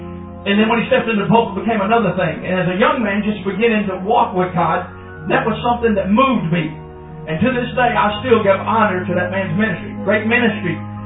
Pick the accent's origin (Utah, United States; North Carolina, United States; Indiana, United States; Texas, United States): Texas, United States; One of them is a good brother I know from my home state of Texas